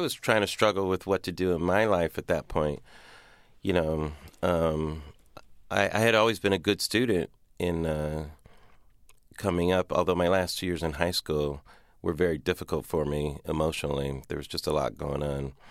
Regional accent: Pomona, California, United States; I grew up in Pomona, California, suburb of Los Angeles, 30 miles east of Los Angeles.

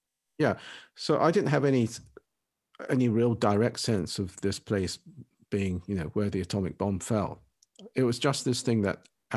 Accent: England, United Kingdom; when I was a child and all the time I was growing up in England.

